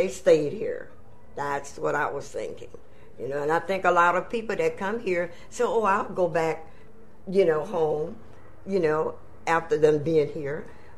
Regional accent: New Orleans, Louisiana, United States; now in San Francisco, United States; Well, I came from New Orleans, Louisiana. I had a certified nursing assistant certificate already.

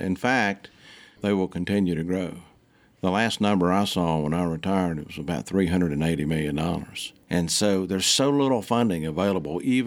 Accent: North Carolina, United States; You know, I'd always thought about I grew up in North Carolina.

